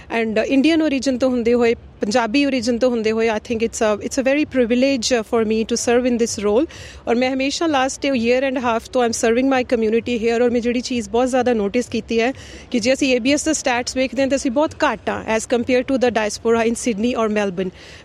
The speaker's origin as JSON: {"language": "Punjabi", "town": "Batala", "region": "Punjab", "country": "India", "tie": "born or raised there", "also_born_or_lived": "Kalanaur / Jalandhar / Dehradun / Delhi", "said": "ਮੈਂ ਪੰਜਾਬ ਦੀ ਜੰਮਪਲ ਹਾਂ। ਮੈਂ ਬਹੁਤ ਛੋਟਾ ਡਿਸਟ੍ਰਿਕਟ ਗੁਰਦਾਸਪੁਰ ਦੇ ਵਿੱਚ ਕਲਾਨੌਰ ਹੈ, ਉੱਥੇ ਮੇਰੀ ਪੈਦਾਇਸ਼ ਹੋਈ। Then I had my basic schooling from Batala, then Jalandhar, then I did my masters from Dehradun, then daily."}